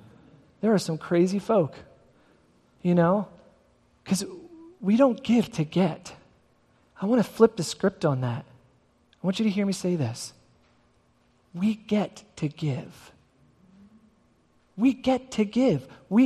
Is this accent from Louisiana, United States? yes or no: no; Philadelphia, Pennsylvania, United States; I'm a kid from South Philly.